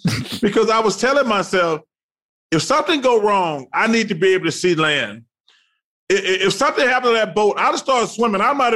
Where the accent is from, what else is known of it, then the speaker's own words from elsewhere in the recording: Alabama, United States; Growing up in Alabama, there's nothing but lakes and ponds.